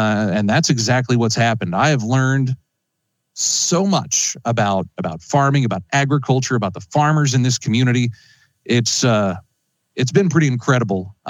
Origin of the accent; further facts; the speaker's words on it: Logansport, Indiana, United States; I was a junior at Logan Sport High School, where I grew up there in Cass County, Indiana.